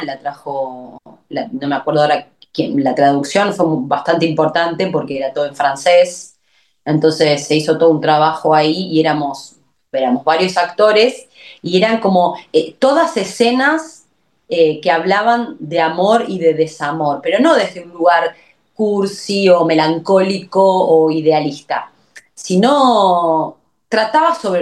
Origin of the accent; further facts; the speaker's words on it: Córdoba, Argentina; moved away as an adult; yo llegué de Córdoba a los 20 años y bueno, hace ya 20 años que estoy acá